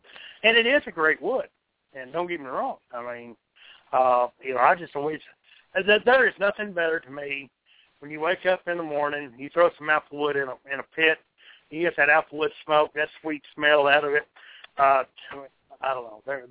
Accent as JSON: {"language": "English", "region": "New Mexico", "country": "United States", "tie": "born or raised there", "said": "You know, it's like, you know, me growing up, I grew up in New Mexico and stuff like that. We rodeoed and stuff like that."}